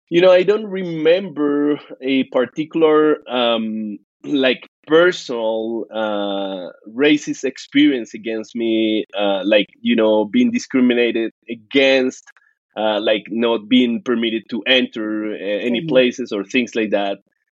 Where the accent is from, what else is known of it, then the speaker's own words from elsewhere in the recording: Bogota, Bogotá Capital District, Colombia; English is a second language; So, I'm originally from Bogota, but being from Bogota and being Black is a particular experience, because usually people in Colombia and in the mountains where Bogota is located, they think that Black people don't exist here